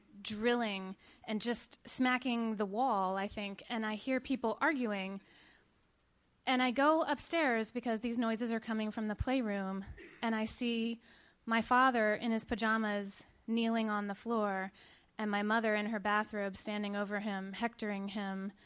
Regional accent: Richmond, Virginia, United States; I'm from the South, if I didn't say that already. I'm from Richmond. And when you're a boy growing up in the South, you often get guns for your birthday

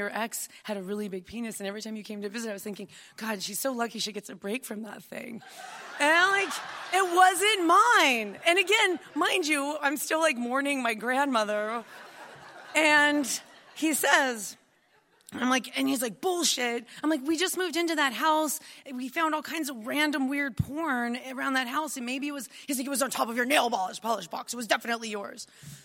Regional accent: Reno, Nevada, United States; my family is from, I'm from Reno, Nevada, and my grandmother had just passed away.

